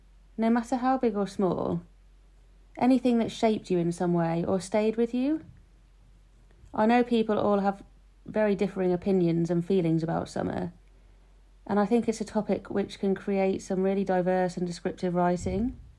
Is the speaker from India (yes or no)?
no; Norwich, East of England, United Kingdom; I'm from Norwich